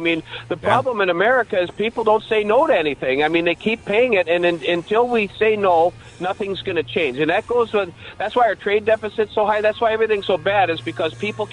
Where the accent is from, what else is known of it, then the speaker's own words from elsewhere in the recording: Minnesota, United States; I'm a Minnesotan.